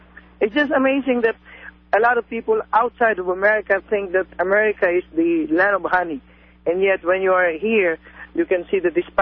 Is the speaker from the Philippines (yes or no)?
yes; Philippines; From the Philippines.